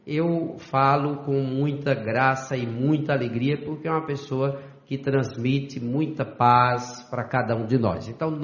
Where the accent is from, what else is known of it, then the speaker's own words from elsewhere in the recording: São José de Espinharas, Paraíba, Brazil; born there; lá da zona rural, inclusive é o local onde eu nasci, né? Onde eu passei os meus primeiros dias de vida, ali no sítio Laranjeiras.